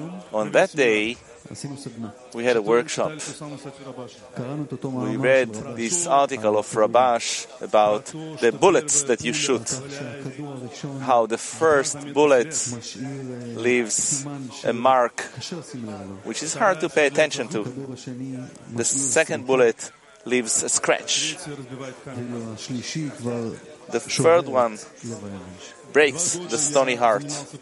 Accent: Baku, Azerbaijan; I came from Baku, Azerbaijan.

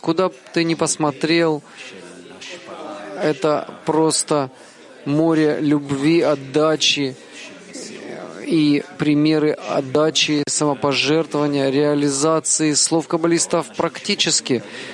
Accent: Petah Tikva, Central District, Israel; я из Петахтиквы.

